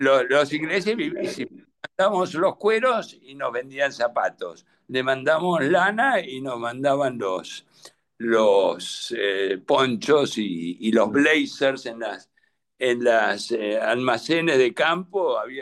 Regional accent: San Antonio de Areco, Buenos Aires Province, Argentina; primero que somos de Areco y estas fotos, muchas son de Areco

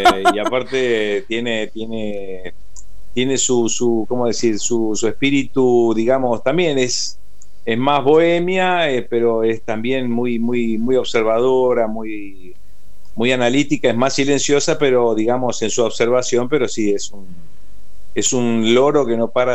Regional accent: Buenos Aires, Argentina; como que mi tierra, cada vez que terminaba una producción, veía en el aeropuerto el vuelo que decía Buenos Aires

